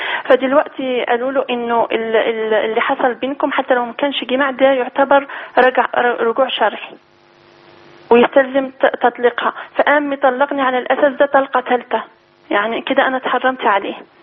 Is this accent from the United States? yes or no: no; Algeria; moved away as an adult; now in Egypt; أنا من بلد من الجزائر وتعرفت على شخص مصري وسافرت له على مصر وتجوزنا.